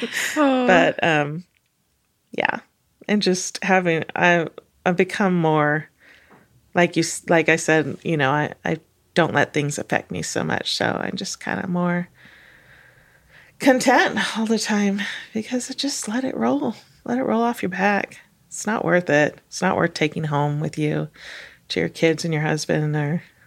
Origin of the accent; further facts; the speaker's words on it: California, United States; As a Californian, we don't tend to talk to strangers so much.